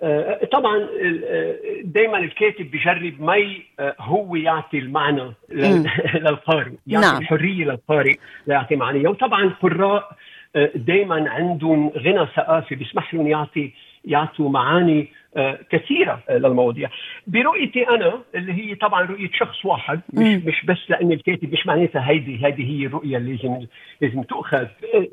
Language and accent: Arabic; Lebanon; يعني أنا بلبنان، العالم اللي أنا ربيت بلبنان فيه